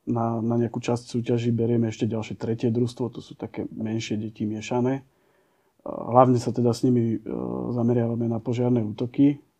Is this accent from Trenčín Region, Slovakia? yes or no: yes; Lednické Rovne, Trenčín Region, Slovakia; A v tej dobe, keď ja som bol malý, tak naši mali v základnej škole u nás na Lednických rovniach kružok plameňa